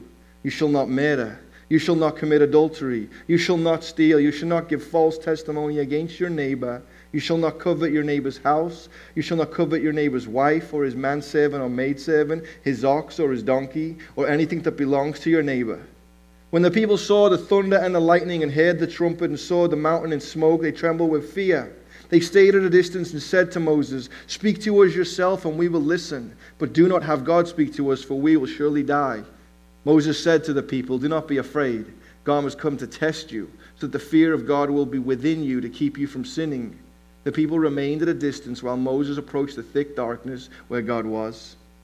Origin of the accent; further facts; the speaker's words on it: Liverpool, North West England, United Kingdom; I was raised in Liverpool, England, not as a believer